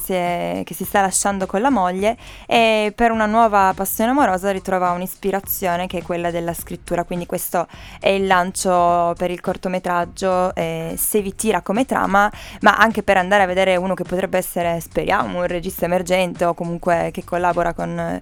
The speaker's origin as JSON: {"language": "Italian", "town": "Alba", "region": "Piedmont", "country": "Italy", "said": "io sono di Alba, quindi in realtà è Alba della Nutella"}